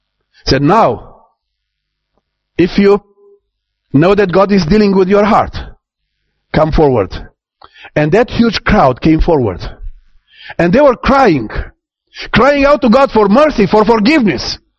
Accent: Romania; And I'm from Romania, and the Romanian can shout.

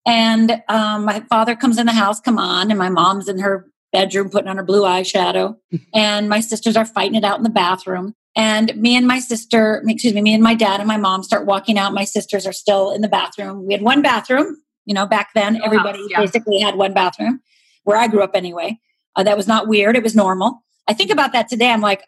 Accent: Michigan, United States; also born or lived in Upper Minnesota; I grew up in Upper Michigan, Upper Minnesota, so I was going to be tough, right?

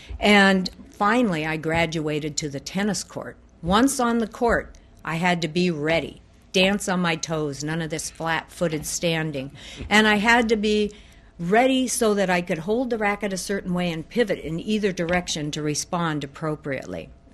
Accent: Juneau, Alaska, United States; One of the things about growing up in Juneau was, as been stated, that our dad had a very busy law profession.

